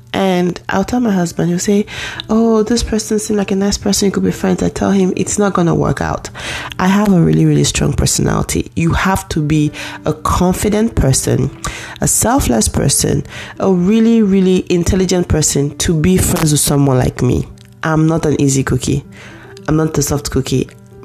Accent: Nigeria; it comes from being Nigerian.

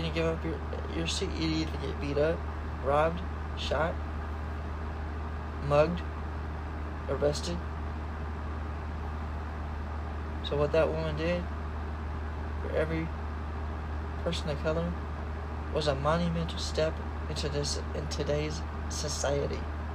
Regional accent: Washington, United States; born there; also born or lived in Killeen, Texas / Charleston, South Carolina; I was born in Washington State, but I was born and raised in different states. Four to six of them exactly.

